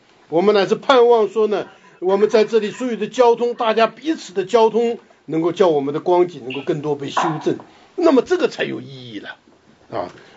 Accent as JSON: {"language": "Chinese", "country": "China", "said": "你知道我们中国人有一个说法啊，按照历史的法则，有人说呢，我们今天呢不争一时要争千秋啊。"}